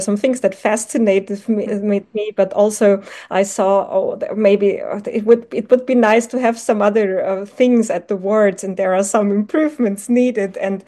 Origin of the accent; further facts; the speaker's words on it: Eastern Austria, Austria; I grew up in a small town in eastern Austria, so near the Hungarian border.